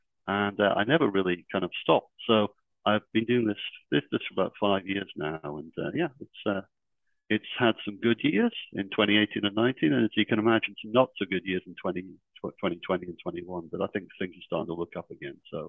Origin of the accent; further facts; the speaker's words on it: United Kingdom; I'm a Brit, and I'm an engineer by background